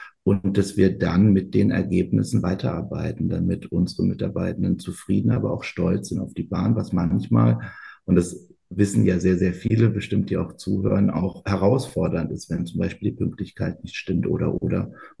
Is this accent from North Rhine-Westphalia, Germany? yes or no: no; Freiburg, Baden-Württemberg, Germany; ich bin in Freiburg aufgewachsen.